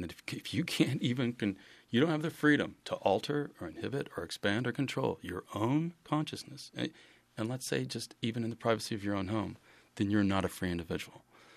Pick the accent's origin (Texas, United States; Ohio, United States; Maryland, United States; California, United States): Texas, United States; And now I'm from Texas, where they, you know, it was the start of the for-profit prison industry.